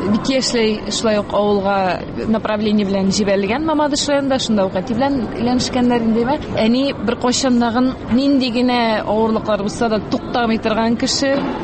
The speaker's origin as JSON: {"language": "Tatar", "town": "Udomlya", "region": "Tver Oblast", "country": "Russia", "tie": "born there", "said": "Тивер өлкәсенең Удомль шәһәрендә тудык. Анда безнең әтинең эше буенча направление белән җибәрелеп"}